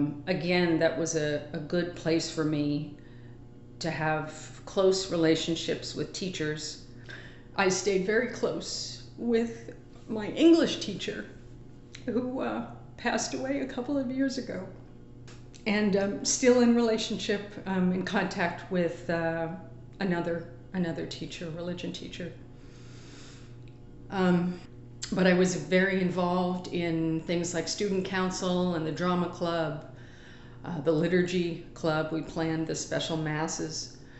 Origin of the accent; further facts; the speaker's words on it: New York City, New York, United States; I was born and raised in New York City, mostly Queens.